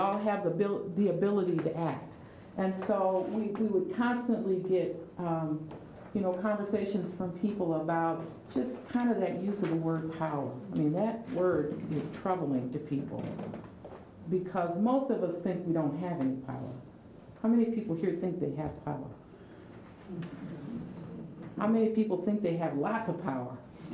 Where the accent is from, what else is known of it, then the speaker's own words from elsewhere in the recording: Battle Creek, Michigan, United States; moved away; When I grew up in Battle Creek, Michigan, and I went to the train station as an adult, and I had moved away at that point